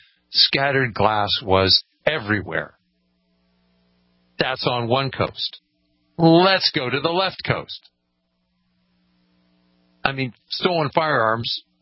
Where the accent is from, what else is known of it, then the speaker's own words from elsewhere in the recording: California, United States; Well, okay, I came from California